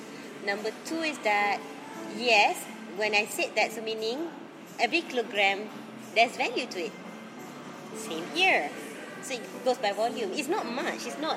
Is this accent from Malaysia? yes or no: yes; Malaysia; I like to talk about Malaysia because I'm a Malaysian.